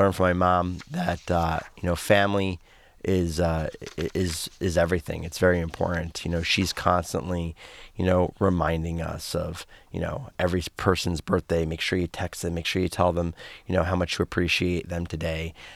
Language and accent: English; Philadelphia, Pennsylvania, United States; you can take the boy out of Philly, but you can't take Philly out of the boy. So my accent might come in a few times as we talk a little bit, if we talk too much about that city.